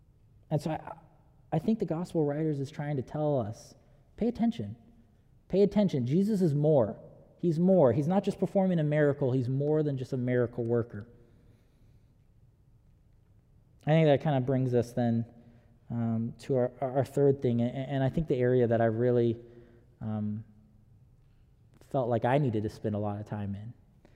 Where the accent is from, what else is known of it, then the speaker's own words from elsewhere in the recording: Huntington Beach, California, United States; because I'm actually originally from Huntington Beach.